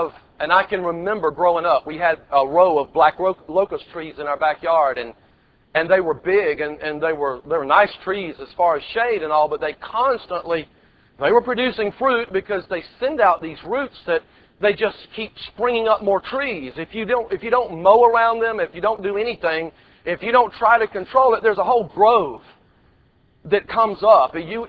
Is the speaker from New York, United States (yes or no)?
no; Georgia, United States; growing up in Georgia, there's a kind of tree that on one hand is a nuisance